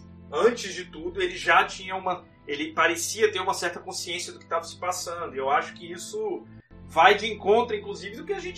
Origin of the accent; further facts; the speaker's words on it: Espírito Santo, Brazil; Eu sou do Espírito Santo